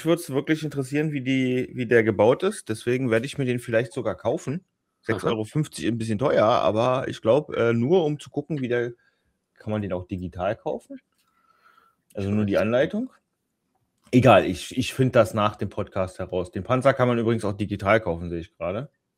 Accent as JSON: {"language": "German", "region": "Berlin", "country": "Germany", "said": "als Berliner"}